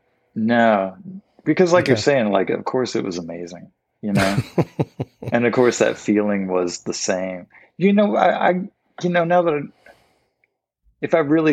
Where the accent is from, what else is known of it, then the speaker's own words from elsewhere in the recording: Crestwood, Kentucky, United States; I grew up in a little town called Crestwood. They're like counties next to each other. You know, I grew up in Oldham County